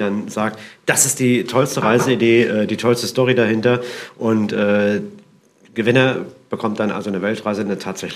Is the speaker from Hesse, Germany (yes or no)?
no; Berlin, Germany; Ich bin Berliner